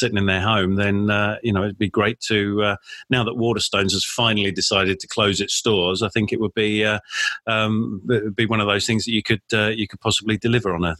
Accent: Bermondsey, London, United Kingdom; born there; Michael Caine was from where I was born in Bermondsey

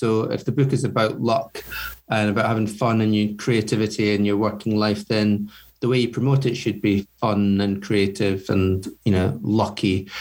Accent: Scotland, United Kingdom; because I'm Scottish and I like a drink

